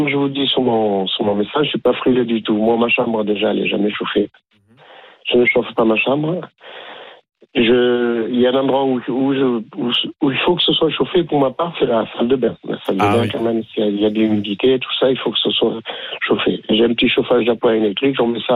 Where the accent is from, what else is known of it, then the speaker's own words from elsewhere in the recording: Nice, Provence-Alpes-Côte d'Azur, France; Je suis niçois d'origine.